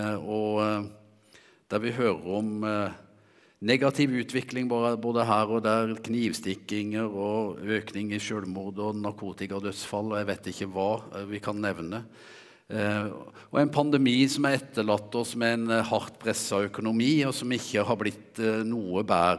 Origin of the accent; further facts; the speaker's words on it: Vegårshei, Agder, Norway; accent: Vegårshei dialect; Jeg opprinnelig vokst opp på Vegårshei, og det der jeg har dialekten min ifra, prøver å holde på den.